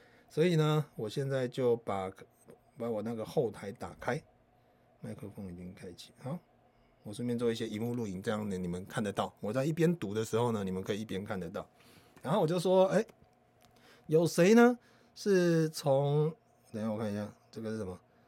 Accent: Malaysia; 我是大马人

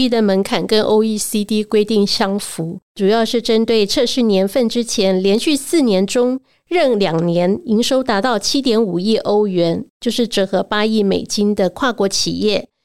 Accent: Taiwan; 因为我们台湾这边还没有实施这个 Pillar 2

